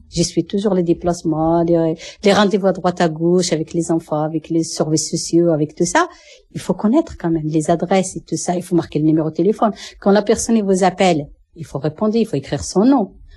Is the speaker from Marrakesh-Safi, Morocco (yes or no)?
yes; Marrakesh, Marrakesh-Safi, Morocco; French is a second language; moved away as an adult; Je suis marocaine, de Marrakech. J'ai 52 ans. Je suis venue à 70.